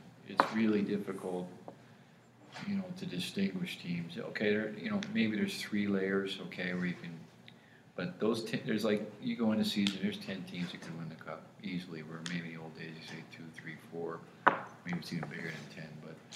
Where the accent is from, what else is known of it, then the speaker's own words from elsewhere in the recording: United States; I like to be involved because I'm an American.